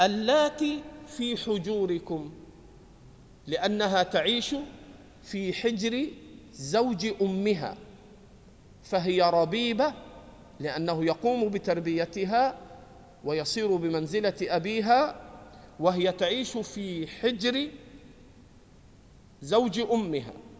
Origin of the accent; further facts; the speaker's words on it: Egypt; إحنا عندنا في مصر، في مصر نقول حمى